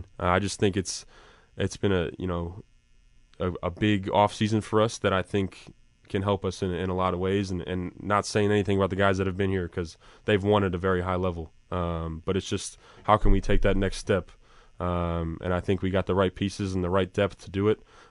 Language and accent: English; Chicago, Illinois, United States; I am. I'm from the South Side of Chicago.